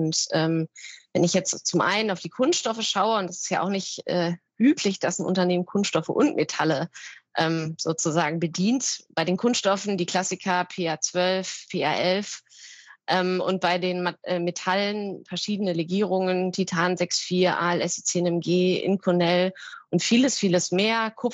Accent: Berlin, Germany; bin deswegen in meine Heimat Berlin zurückgekehrt.

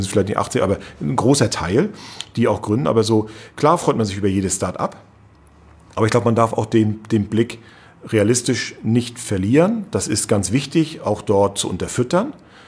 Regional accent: Rostock, Mecklenburg-Vorpommern, Germany; born there; ich bin ja eben gebürtiger Rostocker

